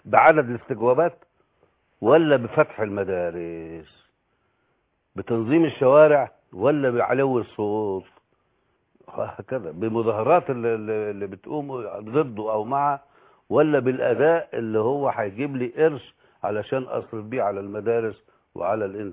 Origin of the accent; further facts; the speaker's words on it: Egypt; انا مواطن مصري له خبره في هذا المجال،